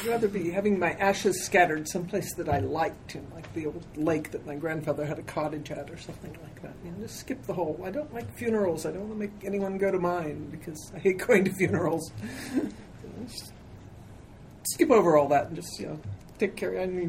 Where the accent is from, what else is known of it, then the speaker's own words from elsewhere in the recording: United States; You know, sort of being an American, I'm, you know, it's like succeed or die is not.